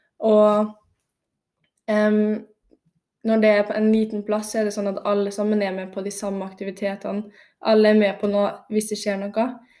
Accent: Northern Norway, Norway; now in Molde, Norway; jeg tok halvparten her i Molde og halvparten hjemme i Nord-Norge. Så konfirmerte jeg meg der.

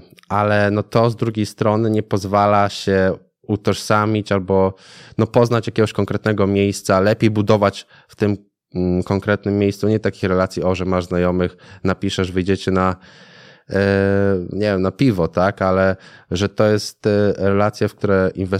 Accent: Lębork, Pomeranian Voivodeship, Poland; Ja pochodzę z Lęborka, takiego miasta na Pomorzu.

